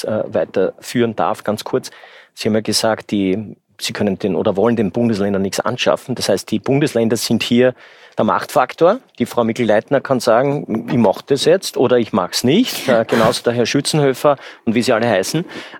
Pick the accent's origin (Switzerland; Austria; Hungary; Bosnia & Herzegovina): Austria; Lower Austria; Also im Machfeld kannst du eh nichts verschandeln, wenn ich das so sagen darf. Ich bin dort in der Nähe aufgewachsen.